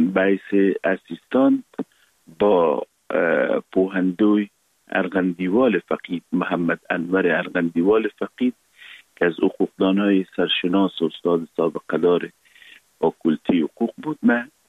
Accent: Kabul, Afghanistan; born there; و پدر فقیدم در کابل زندگی کردن و من متولد کابل هستم. در فامیل روشنفکر و منور و کارمند دولتی به دنیا آمدیم.

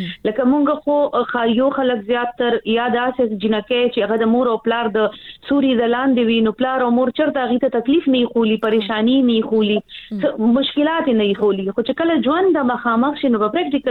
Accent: Peshawar, Khyber Pakhtunkhwa, Pakistan; moved away as an adult; زه کله واده شولم نو زه د پیښور نه د یو ډیر ګڼ کور نه د ډیرو وروڼو خویندو نه او د یو کلی لکه د مور پلار د ژوند نه زه ووتم زه کلي ته لاړم

